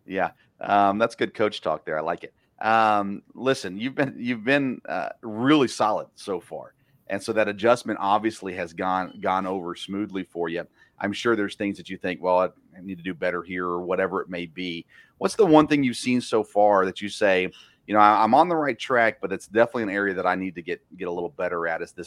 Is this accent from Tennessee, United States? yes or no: yes; Tennessee, United States; I grew up in Tennessee, just south of Vanderbilt